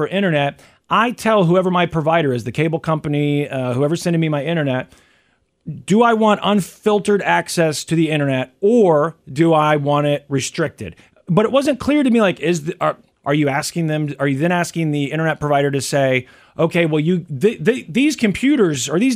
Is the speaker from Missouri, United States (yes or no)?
yes; Missouri, United States; And there's also, even just in my home state of Missouri, in the articles that I've read, there have been different proposals.